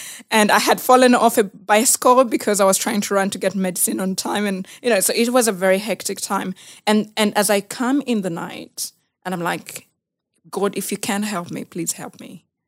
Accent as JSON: {"language": "English", "town": "Jinja", "region": "Eastern Region", "country": "Uganda", "tie": "born there", "second_language": "English", "said": "So I was born in Jinja in the 1990, and then my parents separated in January 1991. And I think because of shame, my mom moved to Kalere."}